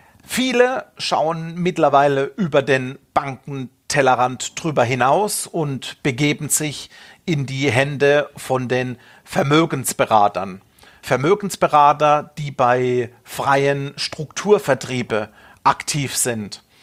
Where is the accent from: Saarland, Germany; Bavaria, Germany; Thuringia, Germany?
Bavaria, Germany; Munich; Und bleiben wir wieder in meiner Heimatstadt in München, es wird schwierig.